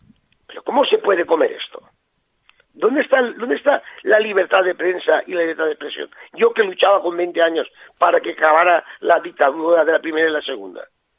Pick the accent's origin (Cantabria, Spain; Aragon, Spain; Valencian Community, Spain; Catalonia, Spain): Valencian Community, Spain; Yo vivo en España y en Valencia, y soy español y valenciano, y quiero solucionar mi problema.